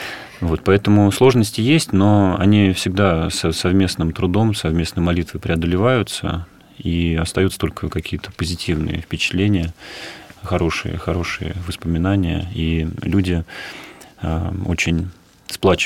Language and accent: Russian; Moscow, Russia; born there; я родился в России, в Москве